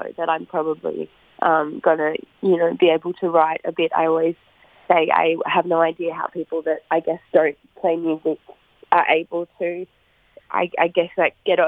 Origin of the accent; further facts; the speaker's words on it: Brisbane, Queensland, Australia; also born or lived in New South Wales; in Dallonga in New South Wales. So kind of like split between the two, but Brisbane is very much my hometown.